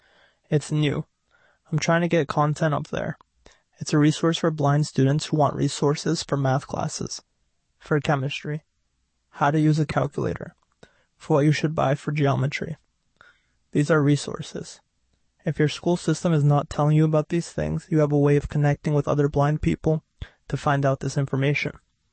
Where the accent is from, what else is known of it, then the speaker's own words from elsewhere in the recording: Uzbekistan; now in New York, United States; I'm originally from Uzbekistan in Central Asia.